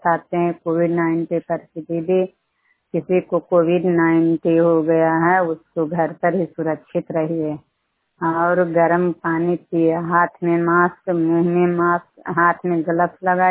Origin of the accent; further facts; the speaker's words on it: Bihar, India; उतरनामा panchayat, उतरनामा cluster और रहोई block, जिला नालंदा थाना रहोई के निवासी हूँ।